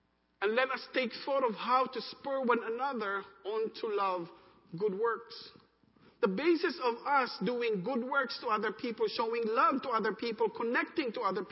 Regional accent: Philippines; I'm Asian. I'm Filipino. I speak to him in English.

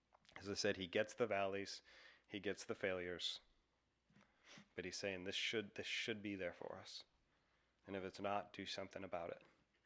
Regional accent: Massachusetts, United States; maybe this is because I came from Massachusetts, but I've heard people say over and over again, I hate people, I'm so done with people.

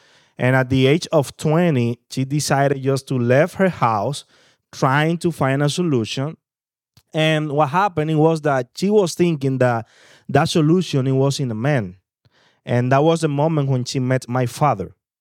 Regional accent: Dominican Republic; I'm from the Dominican Republic

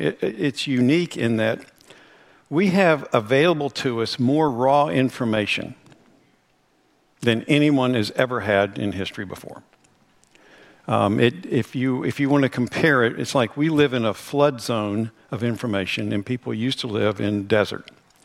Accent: West Virginia, United States; I'm from West Virginia. We live them up all year long

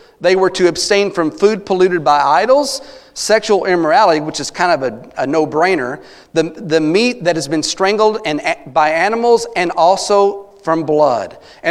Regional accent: United States; I mean, as an American, if we don't demand our rights

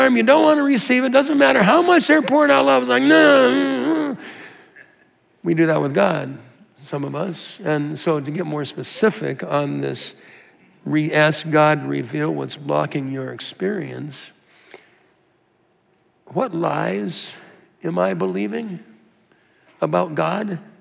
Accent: Minnesota, United States; I say milk, I'm from Minnesota.

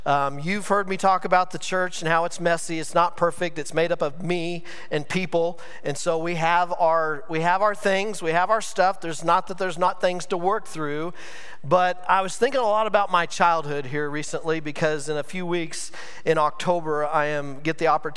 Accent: Greeley, Colorado, United States; I grew up in Greeley, and that's a big part of what my indoctrination was in Bronco country.

